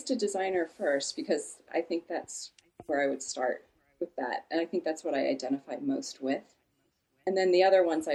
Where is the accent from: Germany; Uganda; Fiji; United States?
United States; Miami Beach, Florida; And growing up in Miami Beach and never even really having touched a cow, I was pretty much the last student to go.